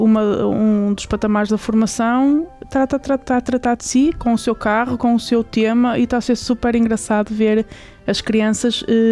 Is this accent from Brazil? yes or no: no; Norte, Portugal; eu costumo dizer, nós como portugueses e principalmente nortenhos